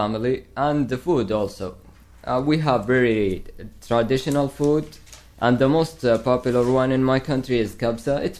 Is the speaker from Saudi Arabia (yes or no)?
yes; Jeddah, Makkah Province, Saudi Arabia; moved away as an adult; now in Seattle, United States; I'm from Jeddah, Saudi Arabia.